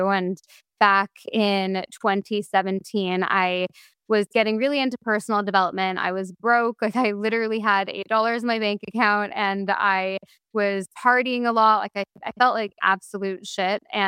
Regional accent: Toronto, Ontario, Canada; moved away as an adult; now in London, United Kingdom; I am a 28-year-old girl. My parents didn't have a lot of money. Like, they're artists. Like, I grew up in Toronto, Canada, and then I moved to London when I was 19.

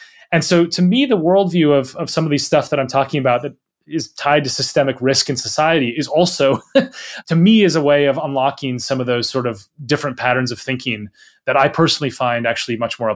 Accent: Minnesota, United States; I grew up in Minnesota. I spent my whole childhood and early adult life there and so on.

